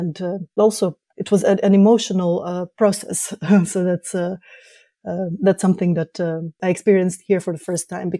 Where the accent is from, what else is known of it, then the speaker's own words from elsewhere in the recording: Croatia; now in Australia; Because I come from Croatia, well, then from former Yugoslavia, because when I was born, it was still Yugoslavia